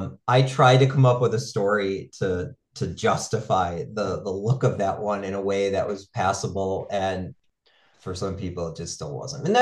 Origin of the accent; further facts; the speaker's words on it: Buffalo, New York, United States; I'm from Buffalo, New York, so winters in Buffalo, you usually have some spare time at your disposal